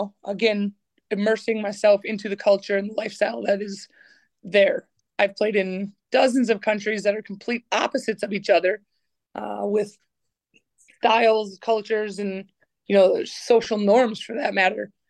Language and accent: English; United States; I'm an American. I'm used to this.